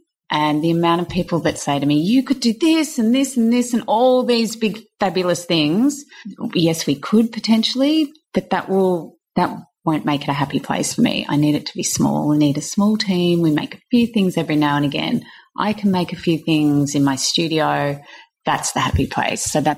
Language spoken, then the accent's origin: English; Australia; I had enough of the dreary days as an Aussie.